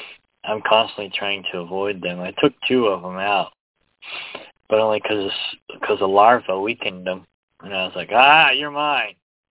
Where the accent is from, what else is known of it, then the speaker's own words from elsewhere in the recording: Kansas City, Missouri, United States; I came up with that name because I'm basically from Kansas City.